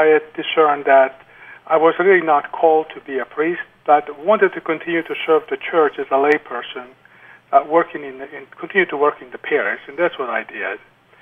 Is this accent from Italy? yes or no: yes; Italy; moved away as an adult; now in United States; I actually was in Italy, my home country. Uh-huh. And I was in the seminary studying to be a priest with a religious order. And then in 1965, I was sent to the United States to attend Catholic University to study